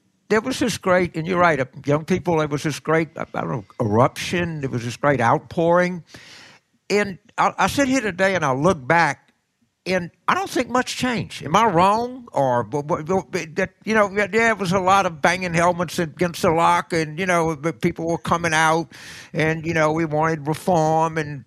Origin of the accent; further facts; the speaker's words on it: Louisiana, United States; Well, I just wanted to draw attention to my home state